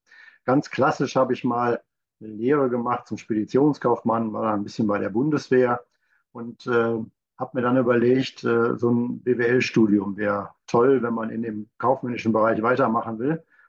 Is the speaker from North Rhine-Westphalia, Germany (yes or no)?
yes; Remscheid, North Rhine-Westphalia, Germany; Wir haben in Remscheid, ich komme aus Remscheid, haben so einen kleinen Coworking-Space